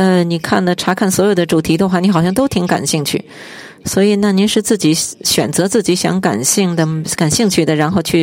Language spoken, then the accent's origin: Chinese; Nigeria; Chinese is a second language; 我是尼日利亚来的英才。